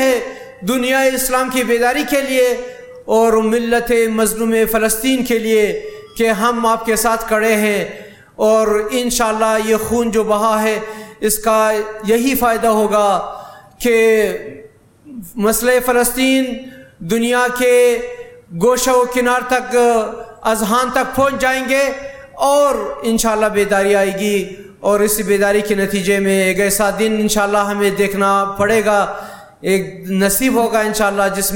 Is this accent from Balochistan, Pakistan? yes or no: yes; Quetta, Balochistan, Pakistan; میں سرزمین کوئٹہ سے تعلق رکھتا ہوں